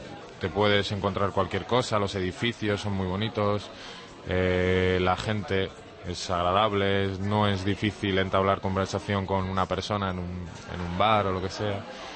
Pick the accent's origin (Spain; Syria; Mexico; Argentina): Spain; Bilbao, Basque Country; yo vengo del norte de España, de Bilbao